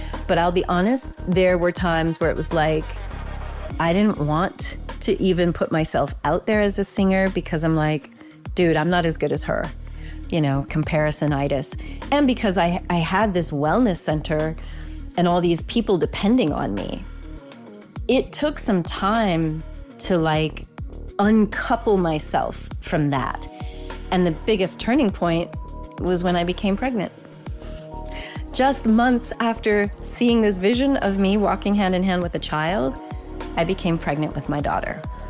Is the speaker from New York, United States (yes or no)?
no; Silver Spring, Maryland, United States; well, actually, I'm from Silver Spring.